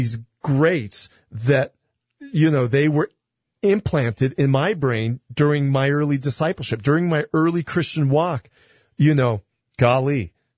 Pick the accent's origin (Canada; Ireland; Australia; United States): United States; Albuquerque, New Mexico; also born or lived in California; I grew up here in Albuquerque before I went to California. And it was actually, I grew up at First United Presbyterian downtown.